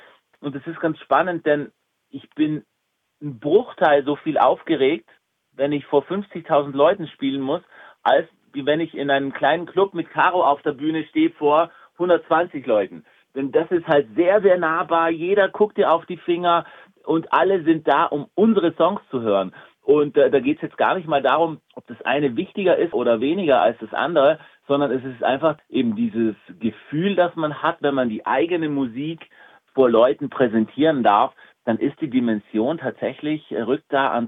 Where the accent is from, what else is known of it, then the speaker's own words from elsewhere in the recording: South Tyrol, Italy; Also wir spielen heute in meiner Heimat hier in Südtirol